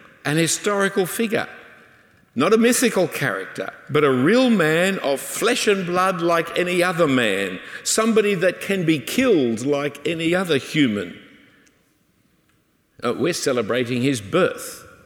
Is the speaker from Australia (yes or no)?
yes; Australia; Now, I know you know that I'm an Australian.